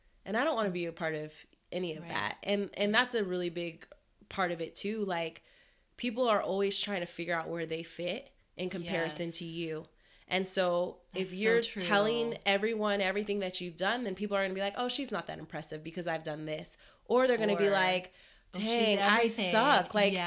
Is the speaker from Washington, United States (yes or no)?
yes; Seattle, Washington, United States; I'm from Seattle, I'm a photographer